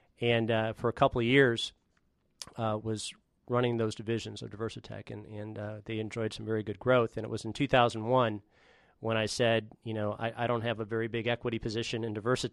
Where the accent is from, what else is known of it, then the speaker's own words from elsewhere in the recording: Wisconsin, United States; Well, I grew up outside of Milwaukee, about 30 minutes outside of the city on a lake called Pewaukee Lake. It's a sailing lake.